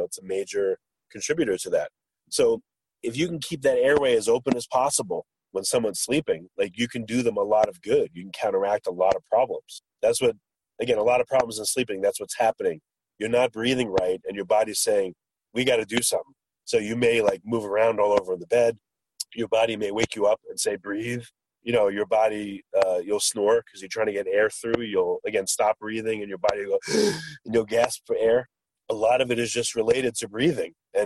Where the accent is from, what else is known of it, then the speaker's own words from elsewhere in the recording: New York, United States; So, like, you know, I'm from New York. I went to visit my parents.